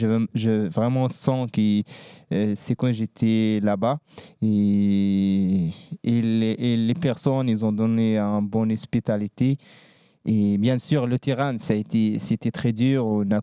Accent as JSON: {"language": "French", "country": "Morocco", "said": "Oui, je retournais chez moi au Maroc."}